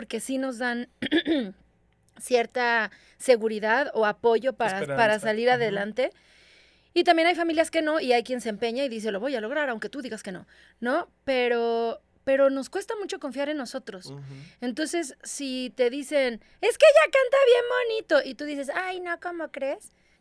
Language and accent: Spanish; Medellín, Antioquia, Colombia; pero yo soy otro tipo de colombiana. Yo soy como colombiana de Medellín.